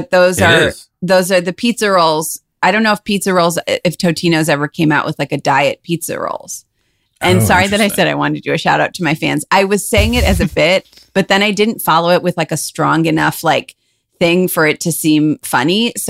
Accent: Cleveland, Ohio, United States; Yeah, we're from Cleveland. Stalgia. So we love a Midwestern accent.

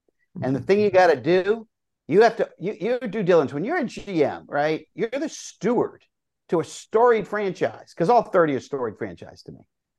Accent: Boston, Massachusetts, United States; Now, I grew up in Boston, and the Red Sox sitting there with a 10-game lead that that went away

